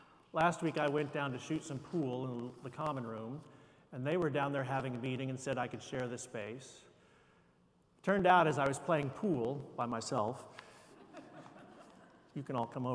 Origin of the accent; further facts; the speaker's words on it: Independence, Missouri, United States; Now, some of you may know that I grew up in Independence, Missouri.